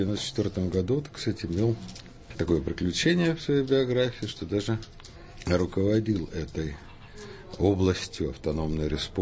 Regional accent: Crimea, Ukraine; Я родился в России, но где-то в классе в третьем та территория, скажем так, на которой я родился, стала Украиной.

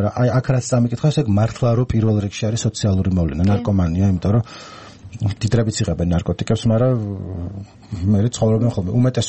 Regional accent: Baghdati, Imereti, Georgia; მე ხა ბაღდათიდან ვარ, მაქ იქ სახლიდან ყოფილვარ

